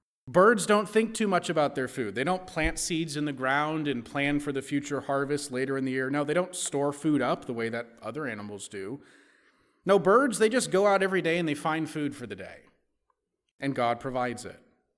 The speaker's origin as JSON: {"language": "English", "country": "Ireland", "said": "I'm a miserable, angry person all the time because I'm Irish"}